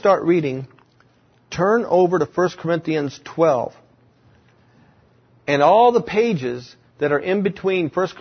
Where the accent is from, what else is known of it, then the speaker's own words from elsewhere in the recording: Cincinnati, Ohio, United States; born there; My parents were from Kentucky, all right? I was almost from Kentucky. I was born in Cincinnati, so don't you cast any stones at me.